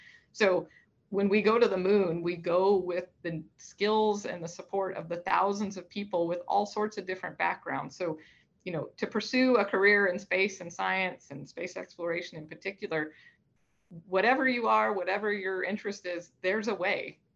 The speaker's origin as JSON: {"language": "English", "region": "Pacific Northwest", "country": "United States", "tie": "born or raised there", "said": "growing up in the Pacific Northwest, I just didn't have a lot of even just Arab friends, not even specifically Palestinian. It was a very monochromatic area we grew up in."}